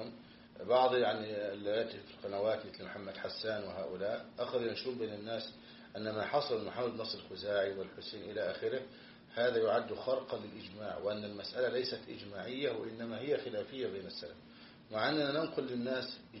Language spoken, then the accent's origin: Arabic; Egypt; إذا كنت موكلا من قبل ولاة الأمور عندنا في مصر